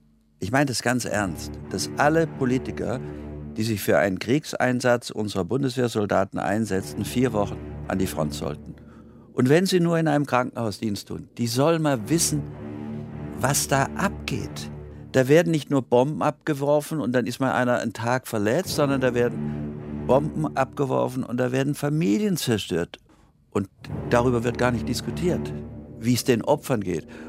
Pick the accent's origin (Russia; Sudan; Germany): Germany; Deutschland ist meine Heimat. Deutschland ist eine schöne Heimat.